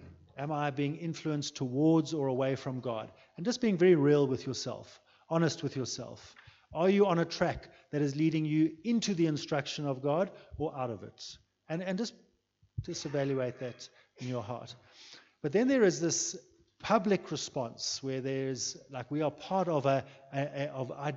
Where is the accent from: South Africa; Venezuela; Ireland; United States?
South Africa; and I'm just going to take it as a South African thing, a need for the leadership of our country to respond to the gospel